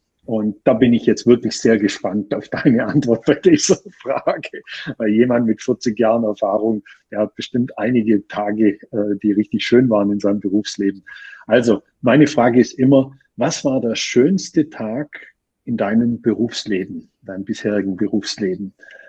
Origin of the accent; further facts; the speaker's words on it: Austria; bei uns in Österreich ist es ja nochmal ein bisschen anders wie in Deutschland.